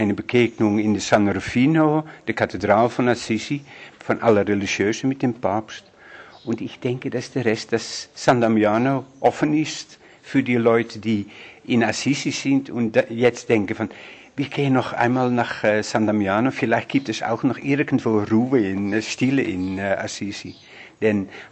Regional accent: Netherlands; Ich bin Holländer, ja, und gehöre zu der holländischen Provinz.

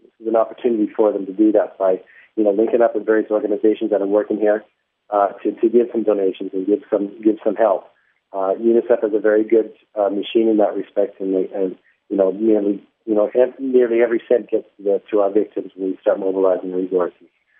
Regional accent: Canada; now in Philippines; I'm from Canada, so I know what the Christmas spirit means.

